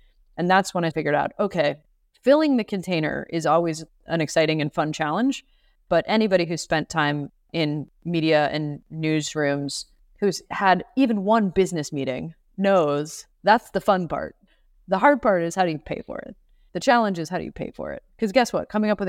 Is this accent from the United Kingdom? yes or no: no; Canada; now in United States; A lot of times I think about growing up in Canada and then moving to the States, and had certain things gone differently, Racket could be like a Canadian Arts Council funded art project